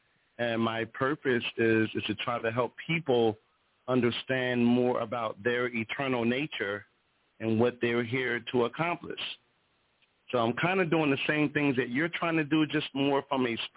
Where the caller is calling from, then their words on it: Philadelphia, Pennsylvania, United States; I'm calling in from Philadelphia.